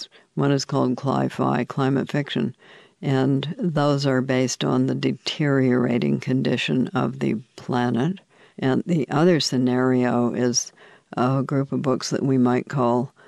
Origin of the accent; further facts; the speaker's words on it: Canada; As a Canadian, I was simply going back to my roots, which were among those New England Puritan ancestors.